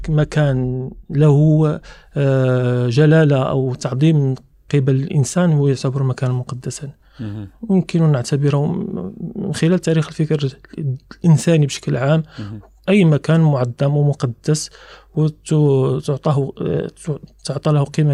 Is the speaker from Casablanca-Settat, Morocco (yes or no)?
yes; Casablanca, Casablanca-Settat, Morocco; كوني ينتمي لمدينة الدار البيضاء، من مواليد مدينة الدار البيضاء